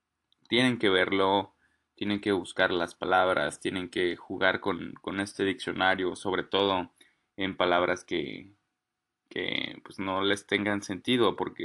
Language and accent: Spanish; Mexico; nada más nosotros utilizamos como mexicanos de una región